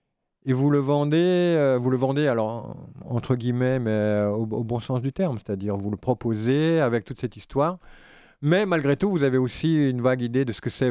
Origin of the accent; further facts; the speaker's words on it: Brittany, France; Pourtant, je suis du Trégor